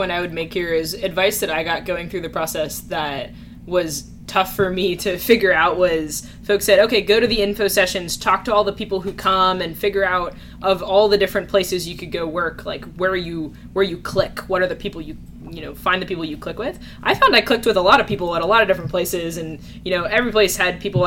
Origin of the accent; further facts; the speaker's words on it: New Jersey, United States; For me, I grew up in New Jersey. I went to school in California.